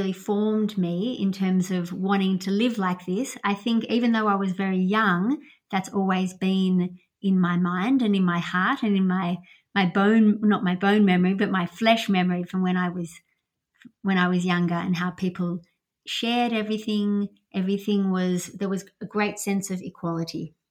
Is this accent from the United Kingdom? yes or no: no; Melbourne, Victoria, Australia; also born or lived in Israel; And we grew up in Melbourne in the suburbs. And, I've got three sisters. I'm the second oldest. And we lived lived in Melbourne, but we did move to Israel